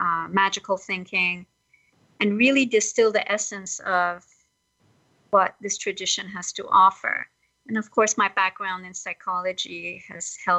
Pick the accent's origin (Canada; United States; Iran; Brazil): Iran; because I was born and raised in Iran